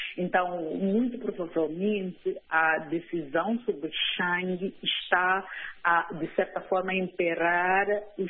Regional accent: Mozambique; nós como moçambicanos

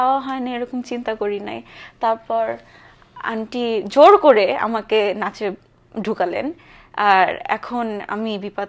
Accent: Bangladesh; আমি বাঙালি, আমার চেহারা দেখলে বলবে, যে কেউ বলবে আমি বাঙালি, আমি বাংলাদেশি।

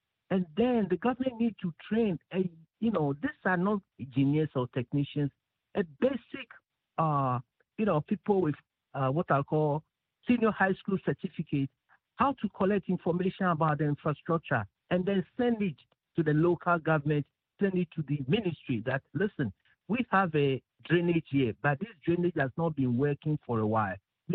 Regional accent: Accra, Greater Accra, Ghana; I grew up in Accra. More specifically, I grew up in Jamestown, so I really knew the problem.

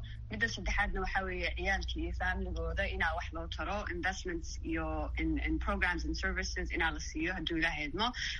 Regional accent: United States; Annaka Maraykan baan deganahay, Maraykan baan joognay 23 sano, halkan baan wax ku bartay, halkan baan ku koray

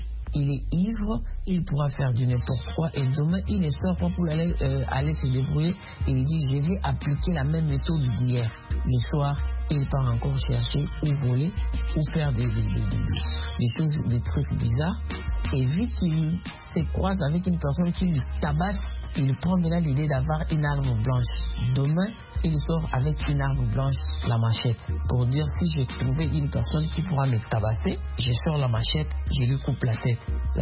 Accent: DR Congo; Ici chez nous en Afrique. Si vous voyez aujourd'hui, nous avons le problème de délinquance par-ci par-là, comme chez moi en RDC, on parle de bandits, communément appelés Kuluna

